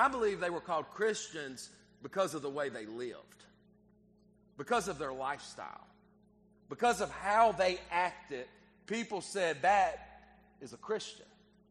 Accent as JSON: {"language": "English", "country": "United States", "said": "I'm an American, right? I'm of America, an American, right?"}